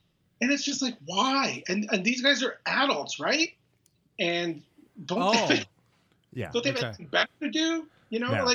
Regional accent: Canada; especially since I'm Canadian and I watch American politics and pay attention to American politics maybe a little too much for my own good

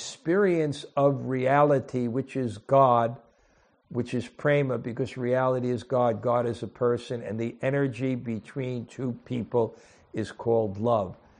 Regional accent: Vrindavan, Uttar Pradesh, India; You know, when I grew up in Vrindavan and Krishna conscious, I was fortunate that many of Prabhupada's godbrothers were still alive.

